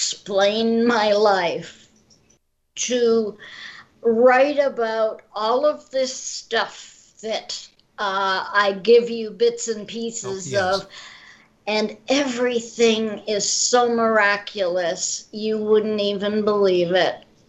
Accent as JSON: {"language": "English", "town": "Alliston", "region": "Ontario", "country": "Canada", "tie": "born there", "said": "I was born in Alliston, which is like about as far as I am now, about an hour from Toronto"}